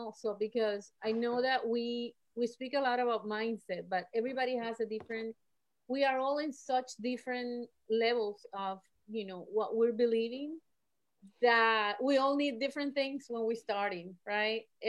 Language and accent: English; Colombia; because where I was growing up in Colombia, my grandparents told me, no, you gotta study something that's gonna feed you.